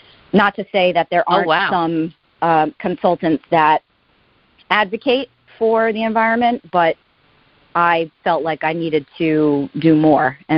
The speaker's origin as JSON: {"language": "English", "town": "Foster", "region": "Rhode Island", "country": "United States", "tie": "born or raised there", "said": "I grew up in Foster, Rhode Island, which is a very rural community"}